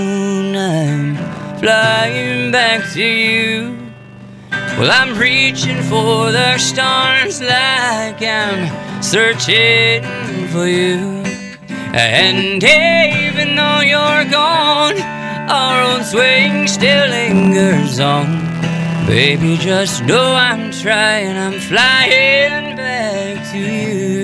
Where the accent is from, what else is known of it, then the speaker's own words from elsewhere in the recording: Houston, Texas, United States; And the older I got, I really came back to my roots with country growing up in Houston.